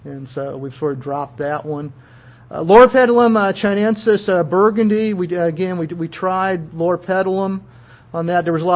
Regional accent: West Coast, United States; Myrtus communis is a shrub that I was familiar with growing up on the West Coast.

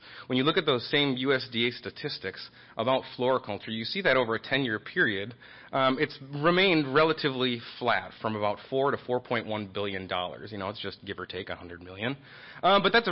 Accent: Minnesota, United States; So first, I'm going to start out with a little bit about myself. I'm from Minnesota. I love it.

